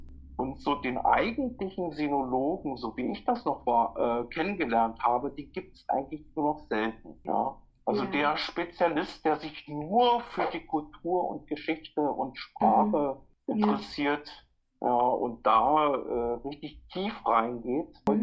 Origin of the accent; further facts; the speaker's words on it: East Germany, Germany; Das war noch zu Ostzeiten. Also ich komme aus dem Osten.